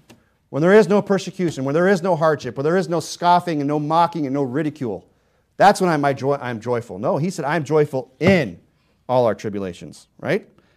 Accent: Michigan, United States; now in Arizona, United States; I'm from Northern Michigan. You know, I know what cold is, believe me. But I've lived in Arizona for 10 years, so my blood is thinned out.

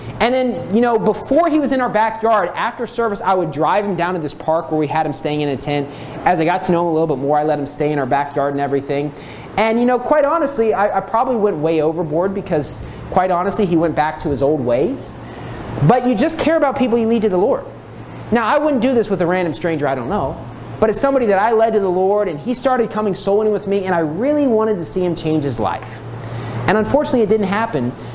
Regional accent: United States; now in Philippines; here in the Philippines is going to be kind of an issue because of the fact I'm an American.

